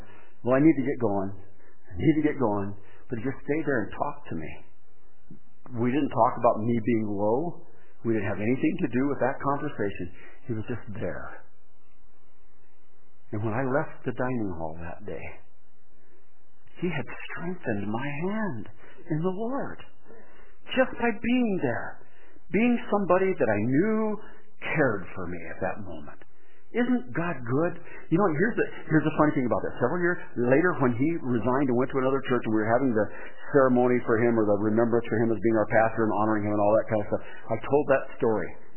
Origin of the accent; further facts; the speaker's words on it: Yakima, Washington, United States; My pastor from Yakima, where I grew up